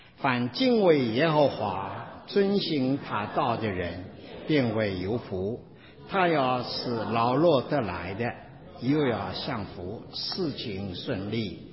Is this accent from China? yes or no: yes; China; 不要用我们中国人的观念了，说对着福的了解来了解来领会了圣经中的意思。